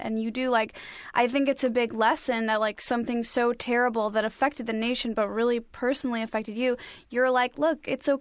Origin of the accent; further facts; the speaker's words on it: Illinois, United States; now in Los Angeles, United States; See, I live in LA. I grew up in Illinois.